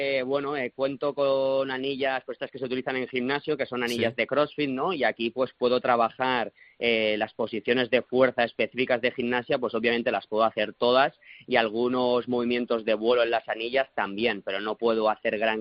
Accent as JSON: {"language": "Spanish", "town": "Barcelona", "region": "Catalonia", "country": "Spain", "said": "Entonces me vine para aquí, para Barcelona, porque yo de normal entreno aquí en el CAR de Barcelona y soy de Barcelona."}